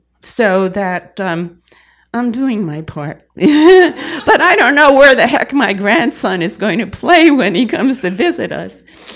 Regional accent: Manhattan, New York, United States; So I didn't grow up in the woods or near the woods or anything like that. I grew up in Manhattan

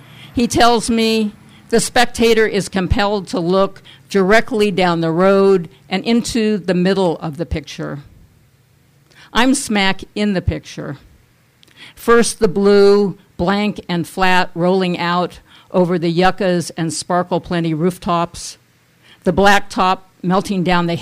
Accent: California, United States; I was raised in California, and as a lot of you know, I do write a lot about that state of mind

